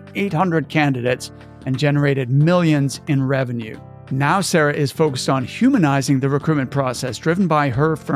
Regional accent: Nova Scotia, Canada; I'm from Nova Scotia and I grew up there

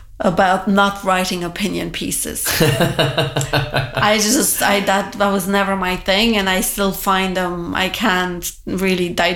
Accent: Transylvania, Romania; moved away as an adult; now in United States; So, you know, I'm originally from Transylvania, Romania. I came here when I was 22

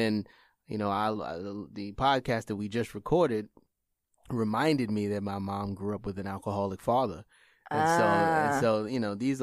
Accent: Brooklyn, New York, United States; I grew up in Brownsville.

